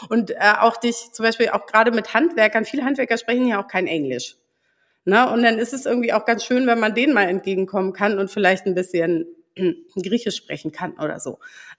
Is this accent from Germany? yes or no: yes; Baltic coast, Germany; ich bin an der Ostsee aufgewachsen. Ich bin eigentlich ein Ostseekind und für mich ist irgendwie so Meer normal.